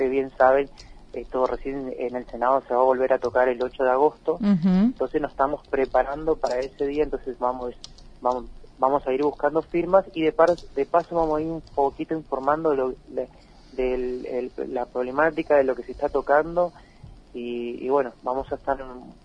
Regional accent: Argentina; nosotros como argentinos

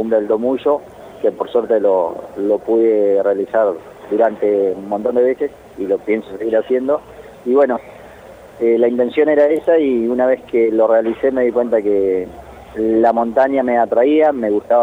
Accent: Los Menucos, Neuquén, Argentina; born there; now in Centenario, Argentina; yo en realidad nací en el paraje de Los Menucos, que está a 17 kilómetros de Chosmalal, en la zona de la Cordil

